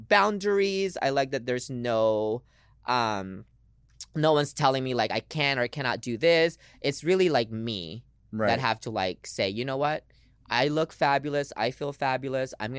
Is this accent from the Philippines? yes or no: yes; Philippines; moved away; I often say, like, the wrong things, and then I'll blame it for being Filipino.